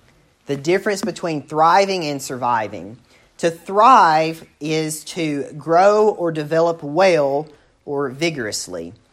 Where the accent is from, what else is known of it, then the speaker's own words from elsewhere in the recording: United States; it was very prevalent in the community where I grew up in Macon County.